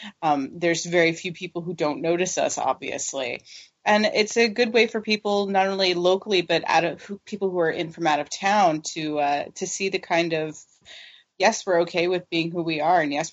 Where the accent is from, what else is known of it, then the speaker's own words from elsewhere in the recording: Florida, United States; I'm from Florida. I get a pass.